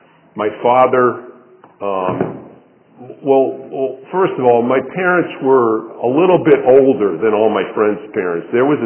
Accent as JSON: {"language": "English", "town": "Danbury", "region": "Connecticut", "country": "United States", "tie": "born there", "said": "I was born in Danbury Hospital on April 7th, 1951."}